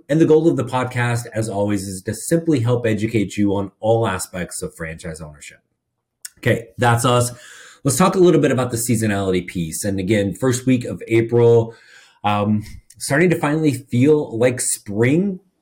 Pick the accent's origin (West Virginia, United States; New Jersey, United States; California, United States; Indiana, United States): Indiana, United States; I grew up in Indiana. My sister lives in northern Indiana.